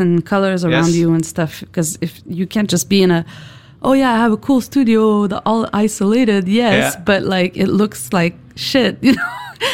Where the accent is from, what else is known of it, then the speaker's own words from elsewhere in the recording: Montreal, Quebec, Canada; Montreal, Canada.